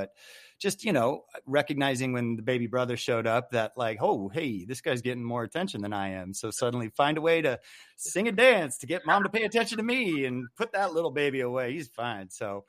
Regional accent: Los Angeles, California, United States; I think growing up in the Los Angeles area and having, you know, access to some pretty world-class people

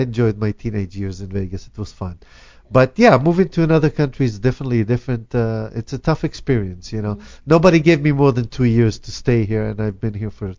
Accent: Israel; I'm from Israel

